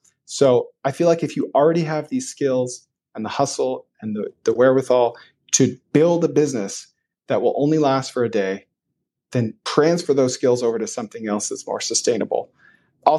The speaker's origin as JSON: {"language": "English", "region": "Maine", "country": "United States", "said": "I'm originally from Maine. Family is still there."}